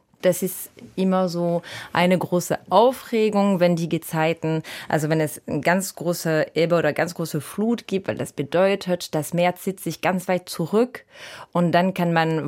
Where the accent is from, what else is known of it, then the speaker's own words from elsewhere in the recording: Morlaix, Brittany, France; also born or lived in Carantec; ich bin in Morlaix aufgewachsen und auch in Carantec. Also im Sommer waren wir in Carantec, das ist im Nord Finistère, also an der absoluten Spitze der Bretagne und ganz, ganz nördlich.